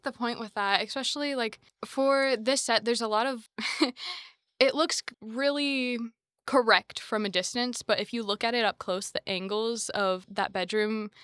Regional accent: Knoxville, Tennessee, United States; So I grew up in Knoxville, Tennessee.

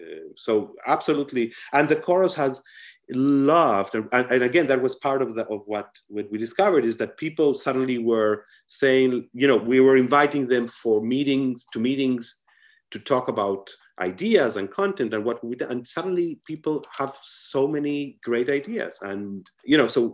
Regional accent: Buenos Aires, Argentina; I'm from Argentina, I'm from Buenos Aires.

